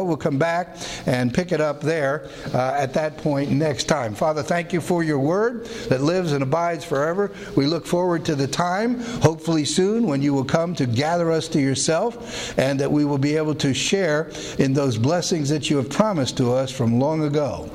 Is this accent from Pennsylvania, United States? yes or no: yes; Pennsylvania, United States; now in Vancouver; Like I am from Pennsylvania. You know, that's where I hail from long ago. But this morning I'm from my house. I'm from Vancouver.